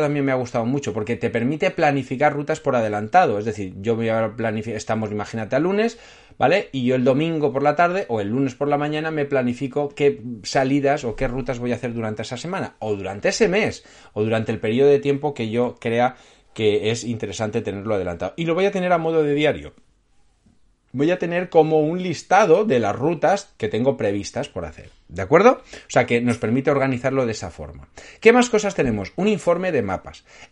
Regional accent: Spain; yo en España, que soy de España

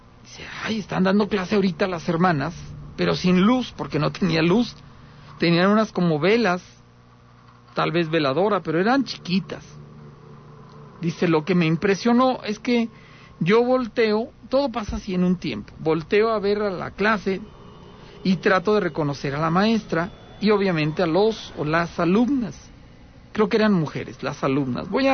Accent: Aguascalientes, Mexico; los que somos de aquí de Aguascalientes podemos ubicar fácilmente

